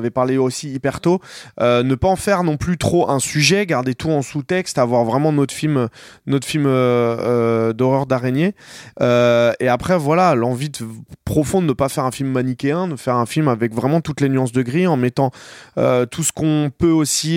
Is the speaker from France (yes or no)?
yes; Noisy, Île-de-France, France; moi, j'ai grandi à Noisy